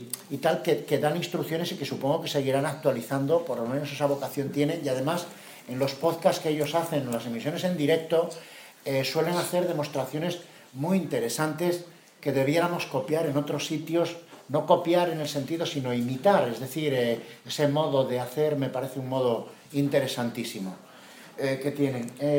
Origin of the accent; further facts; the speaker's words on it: León, Castile and León, Spain; estaba en inglés y yo soy de León.